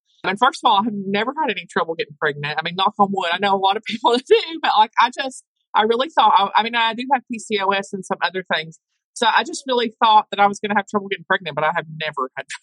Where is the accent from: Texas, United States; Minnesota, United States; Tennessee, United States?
Tennessee, United States; Born and raised here. … I are from the same hometown, actually.